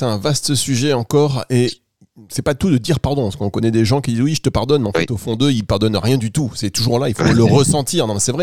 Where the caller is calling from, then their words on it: Lille, Hauts-de-France, France; je viens de Lille.